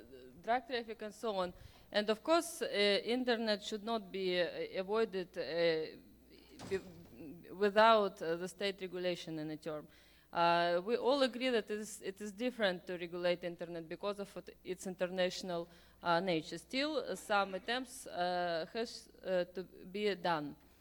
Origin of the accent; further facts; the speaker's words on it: Russia; English is a second language; I'm coming from Russia.